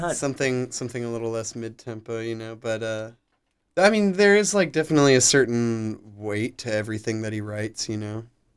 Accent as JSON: {"language": "English", "town": "Athens", "region": "Georgia", "country": "United States", "tie": "born or raised there", "said": "No, I'm not from Oconee County. I'm from Clark County."}